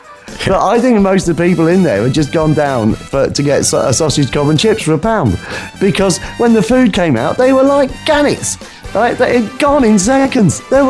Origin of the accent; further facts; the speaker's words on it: Nottingham, East Midlands, United Kingdom; I didn't mention I was from Nottingham. That was the mistake I made last time.